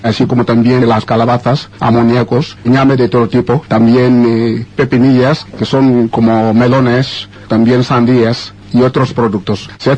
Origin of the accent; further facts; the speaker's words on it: Ebebiyín, Kié-Ntem, Equatorial Guinea; Yo soy de Guinea Ecuatorial y nací en la provincia de Kientan. Y mi distrito es Ebebín.